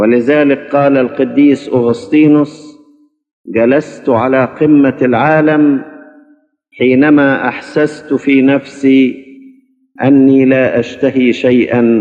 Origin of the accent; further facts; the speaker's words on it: Egypt; نطلب من أجل بلادنا مصر ومن أجل سلامها وسلامتها